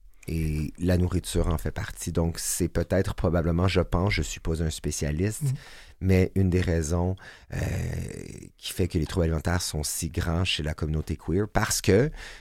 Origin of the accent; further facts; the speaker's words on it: Saint-Jean-sur-Richelieu, Quebec, Canada; À cette époque-là, je viens de Saint-Jean-sur-Richelieu, d'une famille de 3 garçons.